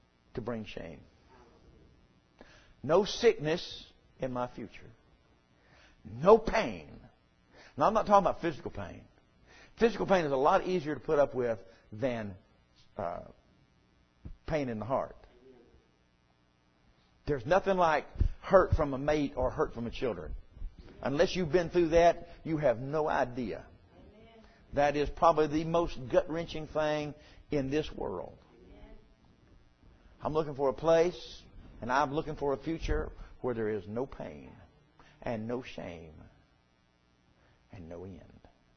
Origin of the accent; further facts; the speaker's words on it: the South, United States; born there; And God, let me be born here. That's a blessing. I was born in the South. That's just the goodness of God. I could have been a Yankee.